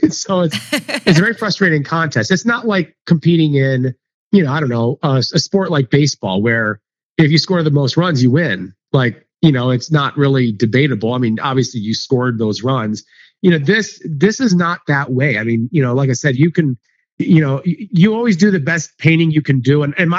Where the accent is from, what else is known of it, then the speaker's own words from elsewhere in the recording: Ohio, United States; because growing up in Ohio, we didn't have that.